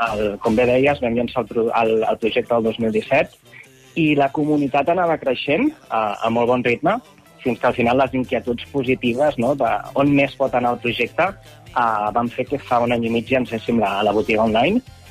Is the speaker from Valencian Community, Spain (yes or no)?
no; Catalonia, Spain; gent que som d'aquí, que som catalans